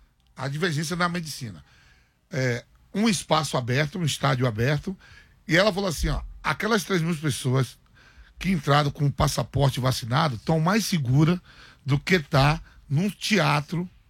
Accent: Bahia, Brazil; é birra política, eu sou baiano, é birra política

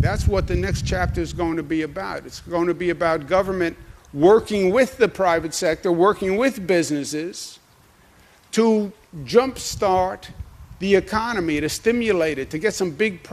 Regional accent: New York, United States; I'm not just saying that as a New Yorker.

